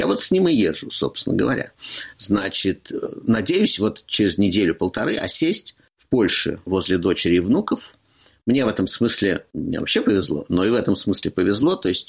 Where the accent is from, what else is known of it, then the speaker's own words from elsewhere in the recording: Moscow, Russia; moved away; Я москвич.